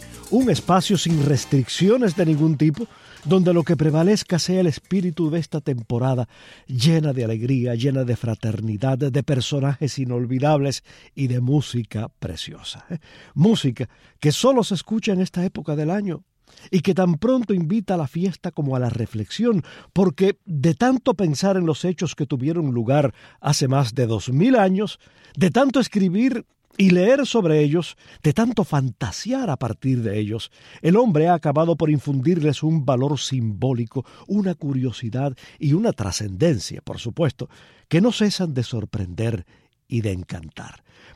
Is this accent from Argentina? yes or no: no; Palma Soriano, Santiago de Cuba, Cuba; somos coterráneos, usted y yo, que yo viví toda mi infancia allí, en Palma, en la calle Maceo número 159